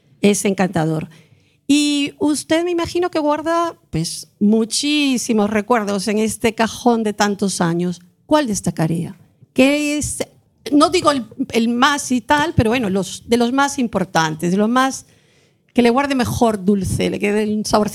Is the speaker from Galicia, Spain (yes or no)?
yes; Ourense, Galicia, Spain; Yo vengo de Orense